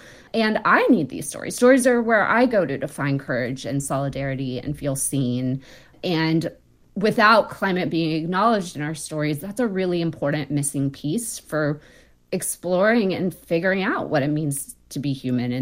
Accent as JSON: {"language": "English", "region": "Alabama", "country": "United States", "said": "I'm from the Gulf Coast of Alabama. It's set on the Gulf Coast."}